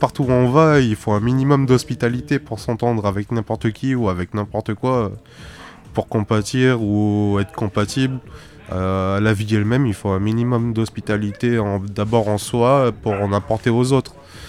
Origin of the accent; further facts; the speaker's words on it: Clermont-Ferrand, Auvergne-Rhône-Alpes, France; Et depuis, j'ai grandi à Clermont-Ferrand, quoi. Du coup, c'est un peu ma ville aujourd'hui.